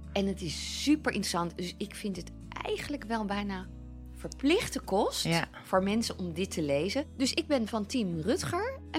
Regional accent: 's-Hertogenbosch, North Brabant, Netherlands; Ik kom uit Brabant, hè, Den Bosch.

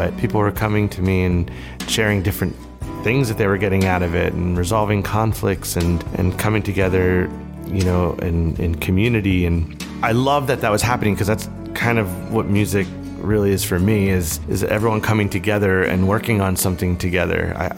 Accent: Philadelphia, Pennsylvania, United States; I'm from Philadelphia.

